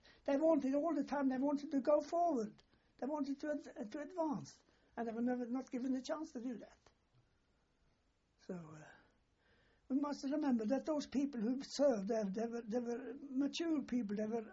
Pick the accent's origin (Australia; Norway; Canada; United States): Norway; Ålesund, Møre og Romsdal; Then I got back to my hometown, and you know, Ålesund was what you so-called call Little Norway.